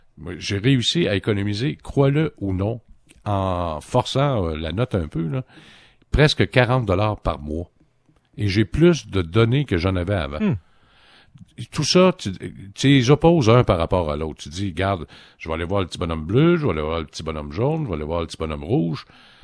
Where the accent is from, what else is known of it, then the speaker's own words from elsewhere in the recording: Quebec, Canada; grâce à la vaccination qui va très bon train chez nous au Québec comparativement aux autres provinces.